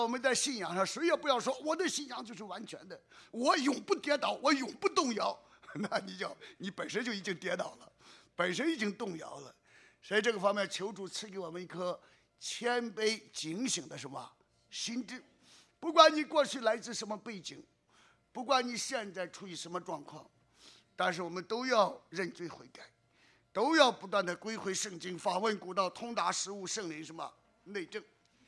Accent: Shandong, China; 但是你知道我小的时候在山东是拜狐狸精之类的

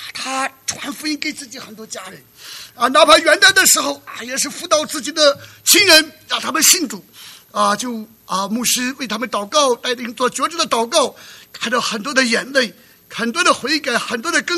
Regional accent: China; 有一次我到我老家去，在中国大陆

